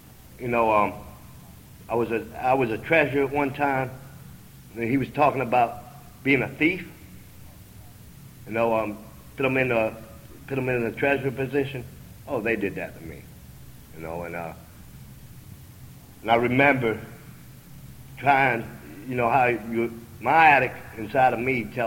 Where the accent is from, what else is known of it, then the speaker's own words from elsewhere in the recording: Georgia, United States; now in Maryland, United States; You know, I live in the state of Maryland now, and I'm originally from Georgia.